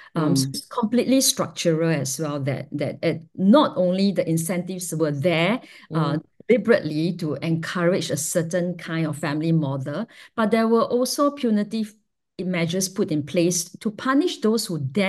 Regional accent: Singapore; And growing up in Singapore is a fiercely heteronormative society.

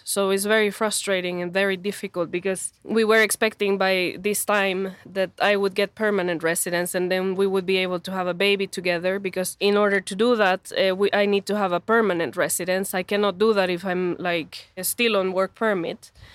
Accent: El Salvador; moved away as an adult; now in Sweden; I am from El Salvador. I've been in Sweden for around 7 years

